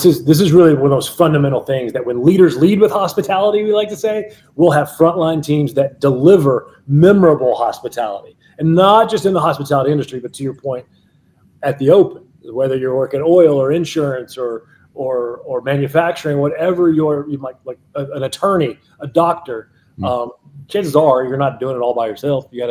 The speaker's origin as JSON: {"language": "English", "region": "Kentucky", "country": "United States", "said": "I'm from Kentucky."}